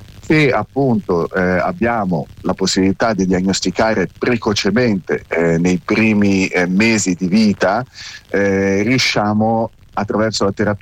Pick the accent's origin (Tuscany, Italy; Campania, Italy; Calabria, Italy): Tuscany, Italy; se noi siamo toscani